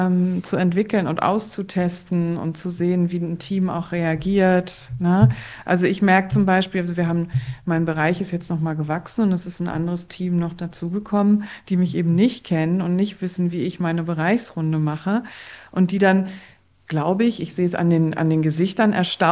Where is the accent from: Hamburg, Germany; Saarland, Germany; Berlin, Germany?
Berlin, Germany; Also ich bin hier in Berlin groß geworden